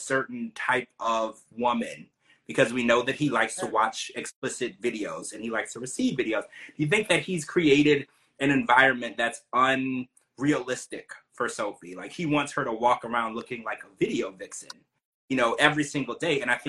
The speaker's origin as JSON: {"language": "English", "region": "Louisiana", "country": "United States", "said": "I think I'm from Louisiana, we would add like sugar to the spaghetti sauce to make it a little sweeter."}